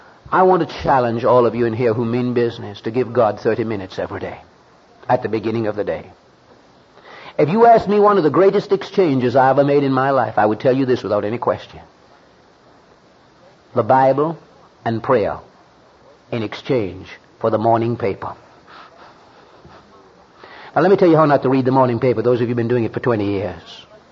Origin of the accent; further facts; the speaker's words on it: Jamaica; I'm from Jamaica in the West Indies